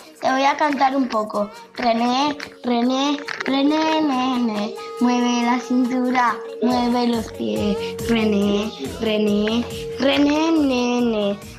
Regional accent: Sant Boi de Llobregat, Catalonia, Spain; la de San Boy.

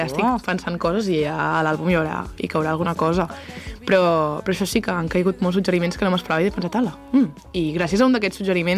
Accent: Girona, Catalonia, Spain; now in Barcelona, Spain; Clar, jo vinc de Girona...

